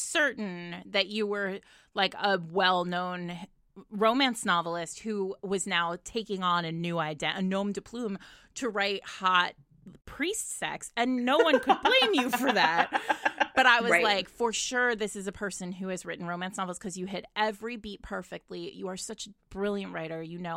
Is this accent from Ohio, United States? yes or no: no; New York City, New York, United States; I'm from New York City.